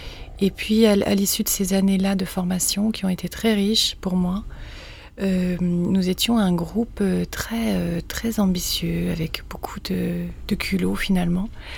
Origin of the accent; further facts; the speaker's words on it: Nice, Provence-Alpes-Côte d'Azur, France; moved away as an adult; also born or lived in Toulon; j'ai vécu quelques années, jusqu'à 8 ans à Toulon, dans un quartier assez populaire, tranquille. Et puis, mes parents sont partis à Nice, donc on est tous partis ensemble. On a vécu à Nice. Et puis, à 19 ans, j'ai quitté Nice.